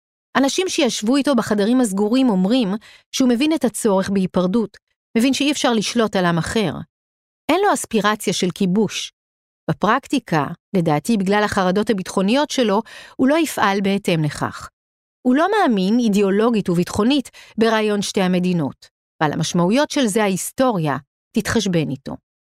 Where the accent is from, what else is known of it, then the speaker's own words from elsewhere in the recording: Migdal HaEmek, Northern District, Israel; now in Tel Aviv, Israel; אני גדלתי במגדל העמק. ואיפה היה השמאל עבור האנשים במגדל העמק? אז אני מבינה את זה. אני אמנם חיה כבר יותר שנים בתל אביב